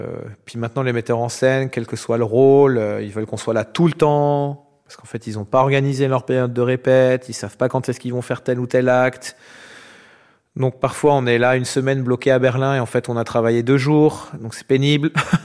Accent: Annecy, Auvergne-Rhône-Alpes, France; born there; Je suis né à Annecy, en Haute-Savoie, en 1984, le 27 avril. Donc c'est bientôt mes 40 ans.

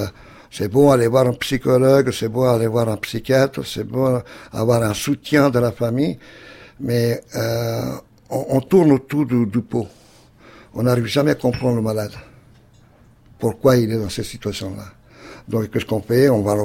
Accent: Milan, Lombardy, Italy; now in France; Et depuis 75, j'ai quitté l'Italie, Milan, et je ne suis plus retourné.

